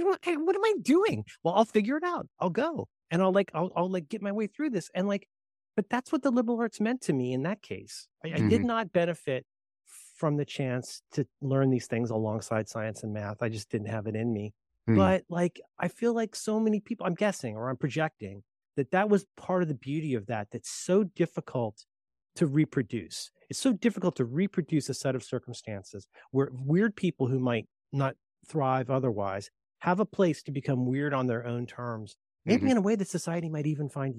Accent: New Port Richey, Florida, United States; Guys, I grew up in Newport Richey, and the books available at our public library were like How to Make Vests Out of Pop Tops from Coke Cans and 700 copies of Leon Uris's Exodus.

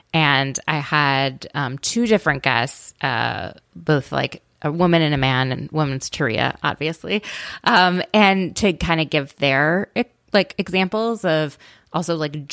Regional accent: Midwest, United States; Like, and I grew up in the Midwest, but our rabbi used to make like Seinfeld references in his sermons continuously.

